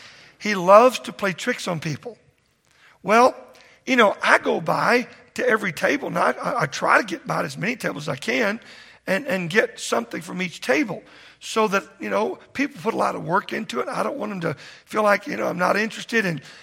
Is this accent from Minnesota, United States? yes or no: no; Texas, United States; Well, I want you to know something. I'm from Texas. I've never even seen anything like that.